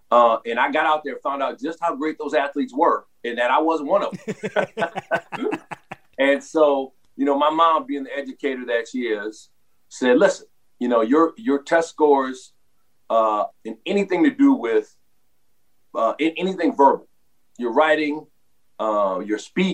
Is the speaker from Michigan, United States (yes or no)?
no; New Orleans, Louisiana, United States; growing up in New Orleans with my mom teaching at Dillard, I pretty much grew up on Dillard's campus.